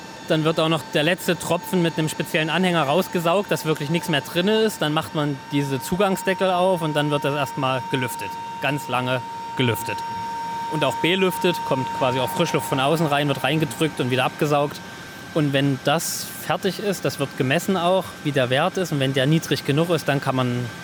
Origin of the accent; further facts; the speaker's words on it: Thuringia, Germany; Also ich komme ursprünglich gebürtig aus Thüringen tatsächlich.